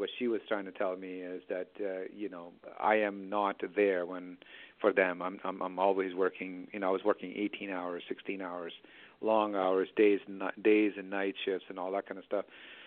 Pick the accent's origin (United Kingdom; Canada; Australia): Canada; Toronto, Ontario; also born or lived in India; I was born in India, and then when I was a young man, I was not even a teenager. I moved to Toronto, Canada, and grew up in Toronto, and we lived in the worst part of the town